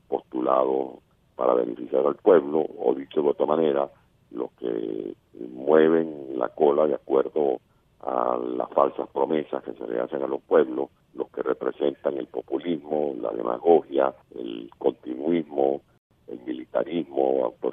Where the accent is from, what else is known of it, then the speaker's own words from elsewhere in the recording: Venezuela; Él ha secuestrado los poderes públicos en Venezuela, por eso en mi país no hay Estado de Derecho